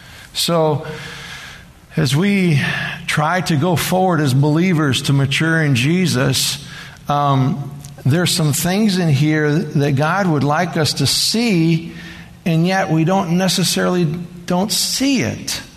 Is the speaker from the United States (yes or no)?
yes; United States; It's probably me because I'm the American, you know.